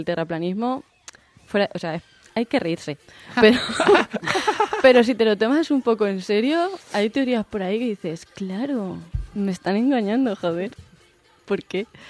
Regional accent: Valencia, Valencian Community, Spain; porque soy de aquí de Valencia, por eso digo UNESCO.

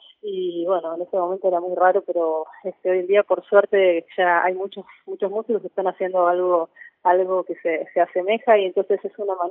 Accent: Buenos Aires Province, Argentina; Yo soy de Buenos Aires, sí, sí, no de la capital, sino de la provincia, digamos, a una hora y media de la capital.

